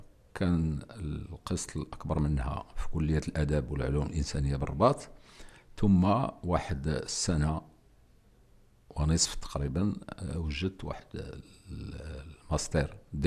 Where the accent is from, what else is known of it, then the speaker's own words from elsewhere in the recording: Marrakesh, Marrakesh-Safi, Morocco; الأسرة عايشين الآن في الدار البيضاء، ولكن أنا من مواليد مراكش، ولكن الأسرة عايشة في الدار البيضاء.